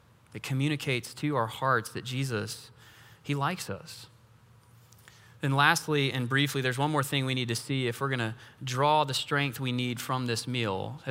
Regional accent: Weaverville, North Carolina, United States; Our family went to Weaverville, my hometown, for a few days at the end of this week

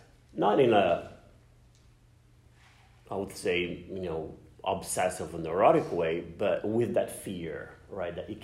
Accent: Brazil; I grew up Protestant in Brazil, so I did not grow up Catholic.

